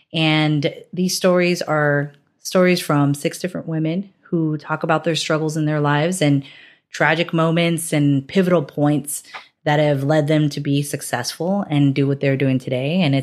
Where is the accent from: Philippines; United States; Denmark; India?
Philippines; as a Filipino woman, I know what you're saying about as an Asian woman.